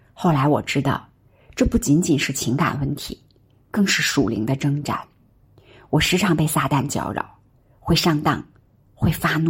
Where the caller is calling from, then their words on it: Hebei, China; 我是河北的